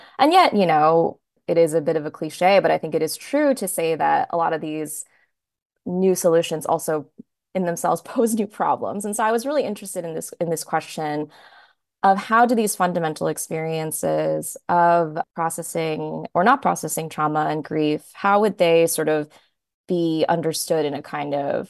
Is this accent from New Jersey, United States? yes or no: yes; New Jersey, United States; also born or lived in New York City; I'm from New Jersey myself. I was actually born in New York City originally, and then my parents moved us to the suburbs of New Jersey when I was really young.